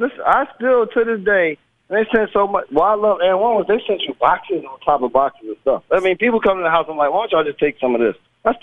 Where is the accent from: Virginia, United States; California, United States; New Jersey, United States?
New Jersey, United States; because I guess they thought because I was from Jersey, I played in the park.